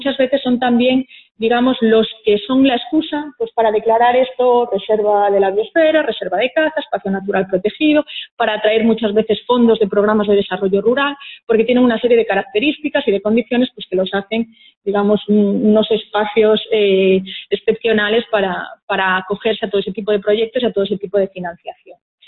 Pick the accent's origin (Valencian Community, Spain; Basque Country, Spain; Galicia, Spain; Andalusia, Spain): Galicia, Spain; Murias de Rao; soy nacida aquí en El Bierzo, en Bárcena de la Abadía, donde viví de pequeñita, pero después me trasladé a vivir a Murias de Rau, que es un pueblo a escasos 8 kilómetros de Valouta, y bueno, ahí es de donde yo soy, donde me crié y paso todavía la mitad de mi tiempo.